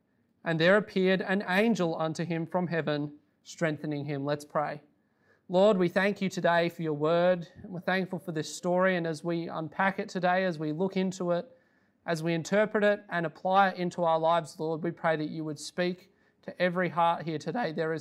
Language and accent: English; Sydney, New South Wales, Australia; I'm from Sydney, or I live there most of the time. I go to a church called Faith Baptist Church in Regent's Park, or it's now in Regent's Park.